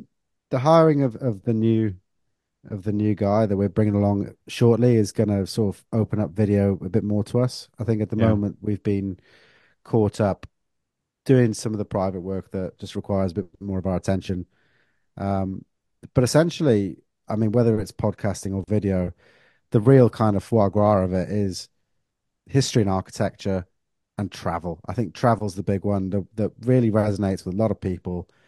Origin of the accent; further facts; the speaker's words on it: United Kingdom; I can't deal with this because I'm British.